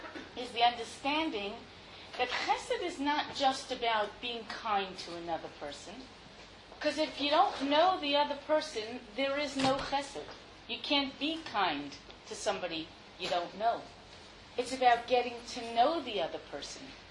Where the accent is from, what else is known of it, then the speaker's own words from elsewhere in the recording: Muncie, Indiana, United States; I know because I come from Muncie.